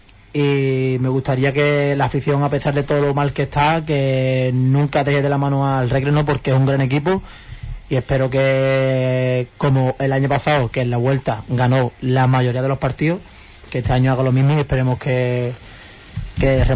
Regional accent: Huelva, Andalusia, Spain; somos de Huelva, de la ciudad

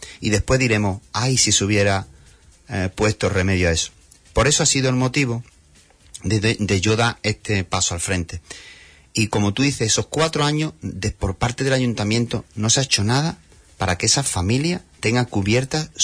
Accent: Huelva, Andalusia, Spain; yo soy un onubense que quiero ser comprometido con mi tierra.

